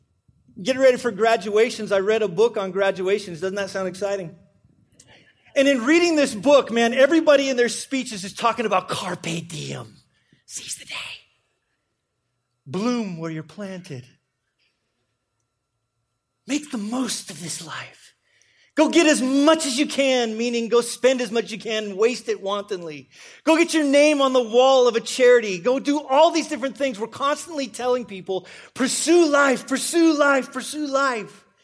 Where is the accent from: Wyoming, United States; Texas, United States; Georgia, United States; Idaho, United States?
Wyoming, United States; but I grew up in Wyoming. It's this one state that most of you don't know about that's east of here